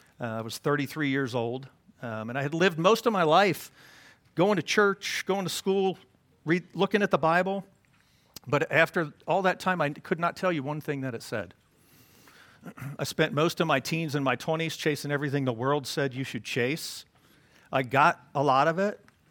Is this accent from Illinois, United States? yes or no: no; Dallas, Texas, United States; Shout out to my Texas people. Thank you. Yes, I am. I am from Dallas.